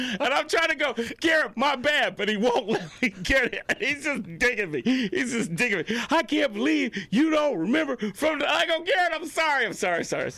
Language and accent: English; Jamaica; I go, I'm Jamaican. I need as many jobs as I can get, Mark.